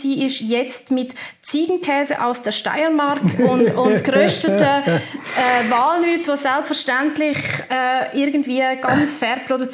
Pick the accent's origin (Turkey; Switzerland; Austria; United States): Switzerland; auch bei uns in der Schweiz, respektive um ihre Lebensgrundlagen, immer wieder jeden Monat mit kämpfen.